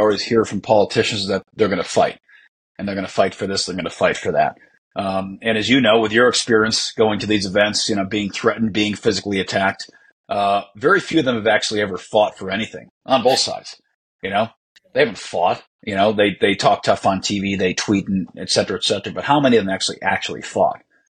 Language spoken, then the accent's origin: English; United States; It was the first time I'd ever been ashamed of being an American.